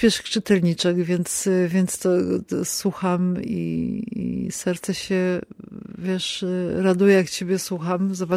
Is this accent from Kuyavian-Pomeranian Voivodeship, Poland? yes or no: no; Kraków, Lesser Poland, Poland; że jestem z Krakowa, ja tu się urodziłam, ja to miasto...